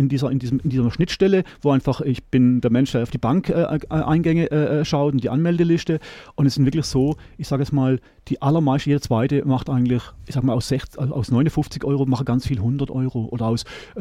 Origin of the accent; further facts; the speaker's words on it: Schönau, Baden-Württemberg, Germany; ich komme ja aus Schönau.